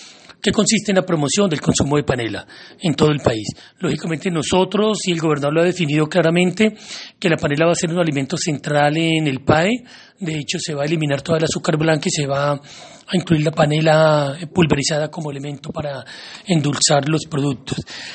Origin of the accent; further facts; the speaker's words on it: Huila, Colombia; nos estamos enamorando de lo que somos como identidad huilense.